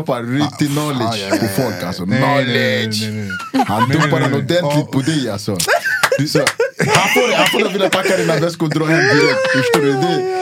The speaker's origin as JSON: {"language": "Swedish", "country": "Cameroon", "said": "jag är från Kamerun, det är tropiskt. Vi har regnskogar."}